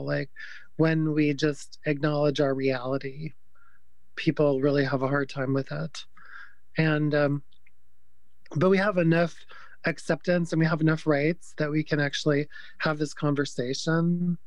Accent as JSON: {"language": "English", "region": "Tennessee", "country": "United States", "moved": "as an adult", "lives_now": "Oregon, United States", "said": "My partner and I moved to Oregon from Tennessee, so Southern transplant. So we know a lot about Appalachian culture."}